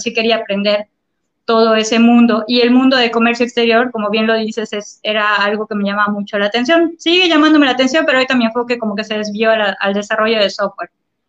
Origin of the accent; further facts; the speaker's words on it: Yucatán, Mexico; yo yucateca de corazón, estoy muy agradecida por la vida de haber nacido en este país, en esta ciudad, en este municipio tan hermoso, a pesar de que nos castiguen con el calor terrible que tenemos.